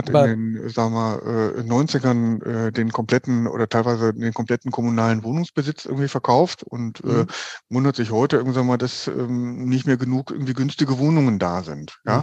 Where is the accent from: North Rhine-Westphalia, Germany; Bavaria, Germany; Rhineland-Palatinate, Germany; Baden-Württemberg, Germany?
North Rhine-Westphalia, Germany; Düsseldorf; born there; now in Cologne, Germany; Ich komme aus Düsseldorf, gebürtig.